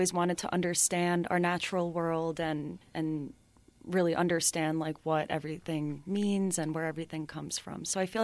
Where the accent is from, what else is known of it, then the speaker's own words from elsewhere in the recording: Florida, United States; So my family's Hungarian, but I grew up in the United States and I went to high school in South Florida.